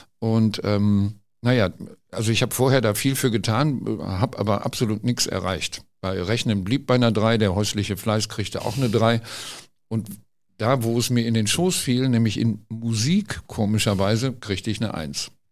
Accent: Recklinghausen, North Rhine-Westphalia, Germany; ich komme aus Recklinghausen-Suderwich, das war Sachsenstraße

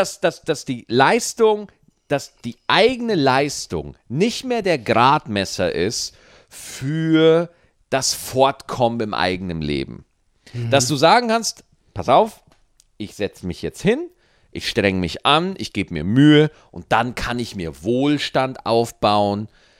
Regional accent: Bavaria, Germany; Ich habe als Bayer nur Nachteile.

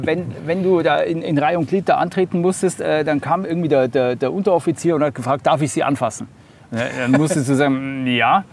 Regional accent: Lower Saxony, Germany; Und das als Ostfriese.

